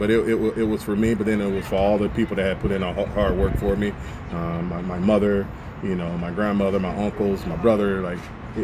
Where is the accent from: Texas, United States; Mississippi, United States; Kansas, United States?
Mississippi, United States; I'm from Mississippi, a country boy.